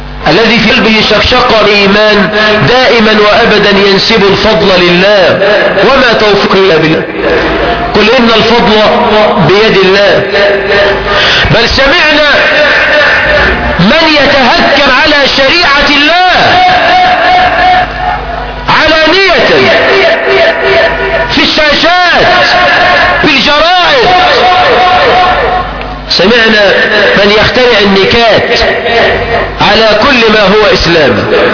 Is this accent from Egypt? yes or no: yes; Egypt; مرت بلدنا مصر بثورة